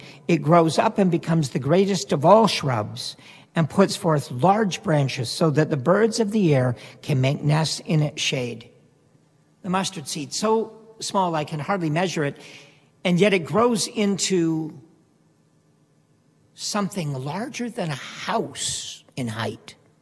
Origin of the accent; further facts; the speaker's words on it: London, Ontario, Canada; I spent about 7 years in London, Ontario. I grew up in a privileged economic home. I grew up in the West End.